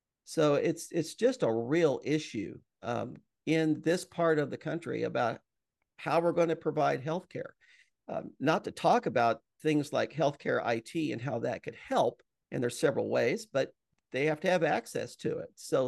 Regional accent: Illinois, United States; Well, I'll use Illinois. That's my home. Well, it was my home state.

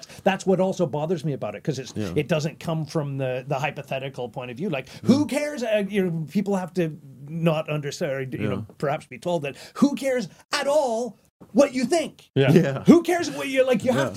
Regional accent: Calgary, Alberta, Canada; I don't know if you caught my hometown, Calgary, the five-person murder.

